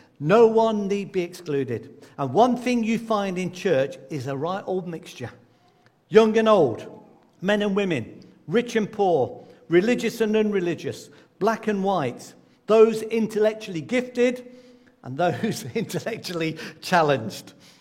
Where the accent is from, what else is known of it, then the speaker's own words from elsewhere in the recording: Coventry, West Midlands, United Kingdom; where I come from, because I grew up in the Midlands, the city of Coventry.